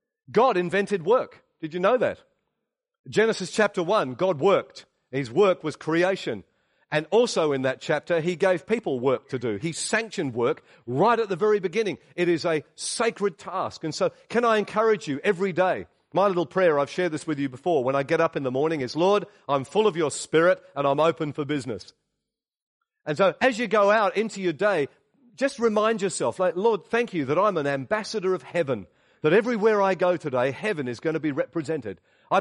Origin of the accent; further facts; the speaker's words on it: Australia; You know, we're from Australia, but more importantly, we're from heaven.